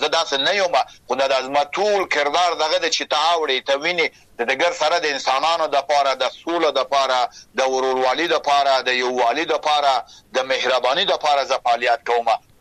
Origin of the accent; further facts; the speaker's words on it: Afghanistan; ما په افغانستان کې پیدا سوم او غد سوم،